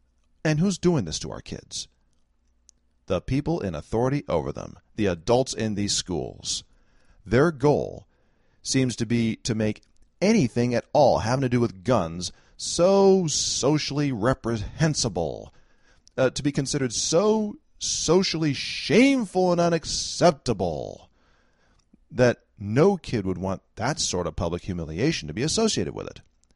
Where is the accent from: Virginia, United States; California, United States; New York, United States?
California, United States; As the Valley Girls from my home state of California might say, oh my God.